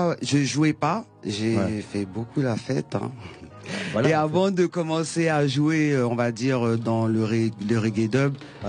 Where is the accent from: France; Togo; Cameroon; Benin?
Cameroon; moi je suis camerounaise